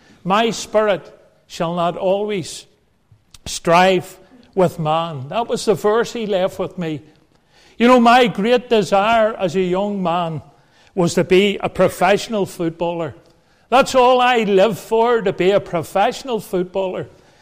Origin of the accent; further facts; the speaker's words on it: Belfast, Northern Ireland, United Kingdom; I'm a townie. I was brought up in Belfast in a place called Donegal Pass.